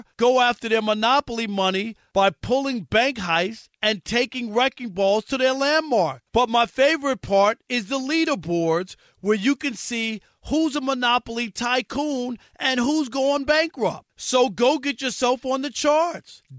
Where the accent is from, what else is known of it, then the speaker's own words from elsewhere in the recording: New York, United States; Bob Murphy was the guy I grew up with in New York, listening to on the radio.